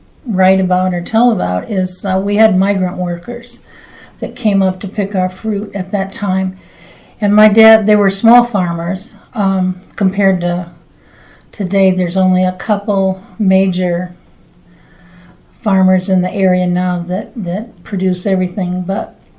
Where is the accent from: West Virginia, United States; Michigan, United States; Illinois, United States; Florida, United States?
Michigan, United States; Waterville; I was born in Waterville, Michigan. And that's Waterville. It was near Lake Michigan, on the west side of Michigan, near Chicago.